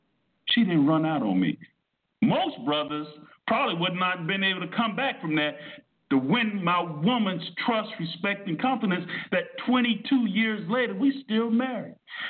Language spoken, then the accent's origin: English; Miami, Florida, United States; Many of y'all don't understand. I'm from Miami.